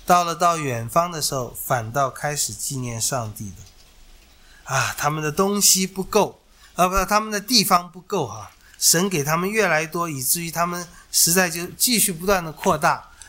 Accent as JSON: {"language": "Chinese", "country": "China"}